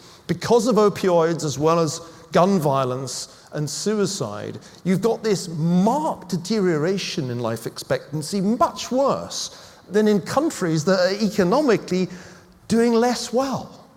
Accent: Scotland, United Kingdom; I come from Scotland.

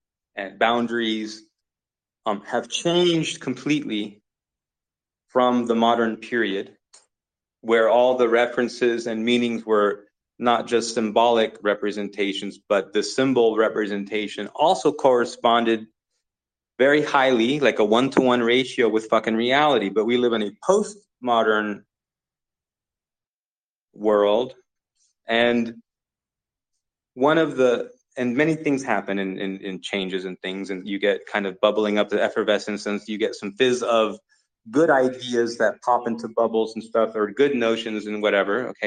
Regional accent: California, United States; So I'm from California. When I look west, I'm looking at Japan.

